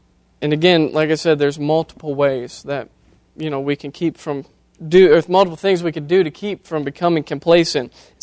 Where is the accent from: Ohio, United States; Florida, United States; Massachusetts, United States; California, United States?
Ohio, United States; Now, as I said earlier, I'm from Ohio. I have my Ohio State tie on here.